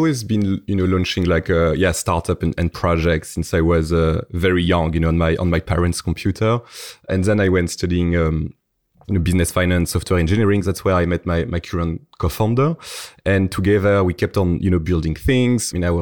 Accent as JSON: {"language": "English", "town": "Lyon", "region": "Auvergne-Rhône-Alpes", "country": "France", "tie": "born or raised there", "moved": "as an adult", "lives_now": "London, United Kingdom", "said": "I remember I was in my hometown in Lyon, in France back then."}